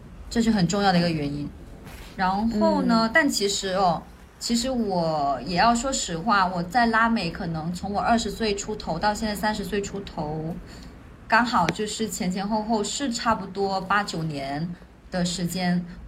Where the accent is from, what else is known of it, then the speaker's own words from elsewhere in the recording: Hainan, China; 对，我小时候在海南农村去抓蛇啊什么什么，这段很野的这段经历